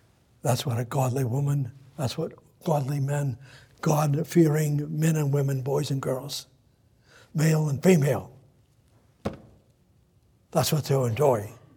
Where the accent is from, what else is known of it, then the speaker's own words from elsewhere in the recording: Somerville, Massachusetts, United States; Do you know in Cambridge, where I was raised up in Somerville, Cambridge, and in Harvard Colleges and all of that.